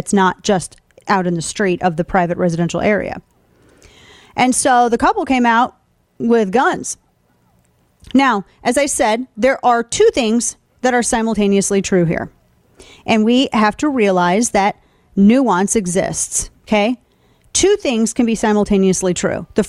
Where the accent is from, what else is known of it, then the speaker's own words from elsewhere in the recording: St. Louis, Missouri, United States; I lived there my entire, born and raised in St. Louis.